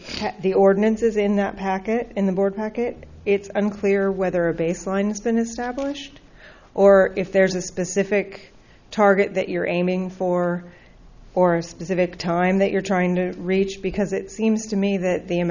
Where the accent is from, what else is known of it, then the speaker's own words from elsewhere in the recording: Cambria, California, United States; I'm from Cambria.